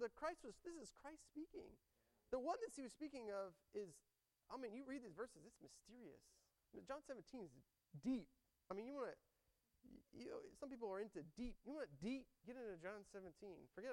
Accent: Houston, Texas, United States; You know, I can't, Obi's from Arlington, I'm from Houston. We're different.

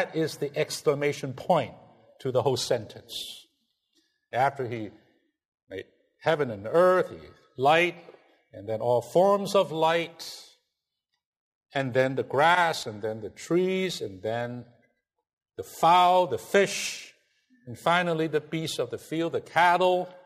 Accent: China; You know, I'm from China.

